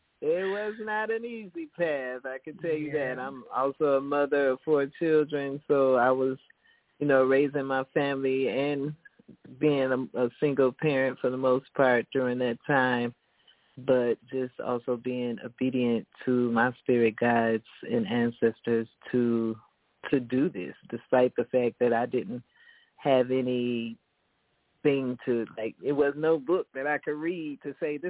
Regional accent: Chicago, Illinois, United States; moved away as an adult; now in Atlanta, United States; I'm from Chicago. I was raised in Chicago. And I've been here in Atlanta throughout my adulthood.

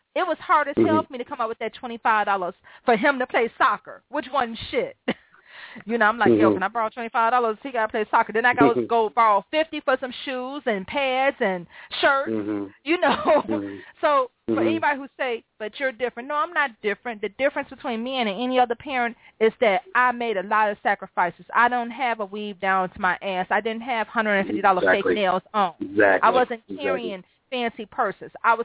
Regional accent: Cleveland, Ohio, United States; now in Detroit, United States; because I didn't grow up here, y'all. I didn't grow up in the D. I grew up in Cleveland

